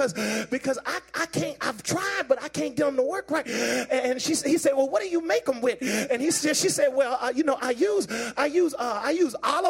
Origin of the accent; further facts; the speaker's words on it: Virginia, United States; I'm from Virginia. I'm from Virginia. I'm getting ready to get out. I'm from Virginia